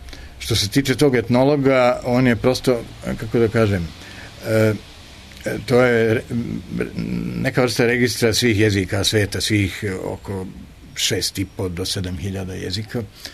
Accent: Sarajevo, Federation of Bosnia and Herzegovina, Bosnia & Herzegovina; Ja sam rođen i odrastao u Sarajevu, u jednoj sredini koja je bila možda multikulturna, ali jednojezična.

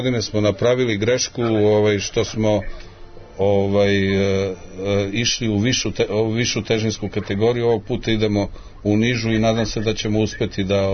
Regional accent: Pristina, Kosovo; now in Belgrade, Serbia; kad sam došao iz Prištine, ja sam naučio da hodam ponovo

